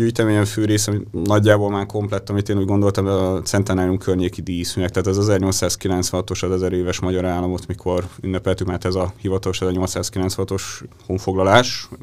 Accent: Debrecen, Hajdú-Bihar, Hungary; born there; Én Debrecen is be is születtem, tehát én mégis úgy a család az nem tőzsgyökeres debreceni

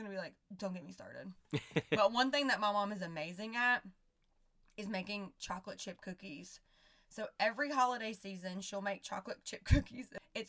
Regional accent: the South, United States; So I feel like as a Southerner and all my Southern listeners out there, y'all know when we go to someone else's house

